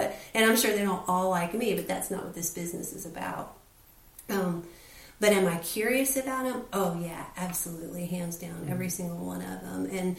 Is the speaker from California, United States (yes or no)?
yes; California, United States; where I grew up was in the San Joaquin Valley of California, and it was a very diverse middle class community.